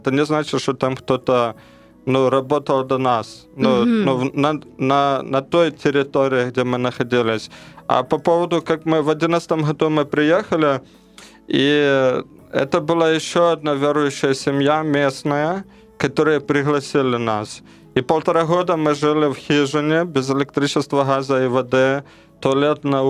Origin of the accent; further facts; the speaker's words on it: Ukraine; now in Papua New Guinea; что наш дом — это Папуа-Новая Гвинея. Мы себя уже чувствуем папуасами. И когда мы возвращаемся в Украину, мы с Украины, мы чувствуем себя уже некомфортно, чувствуем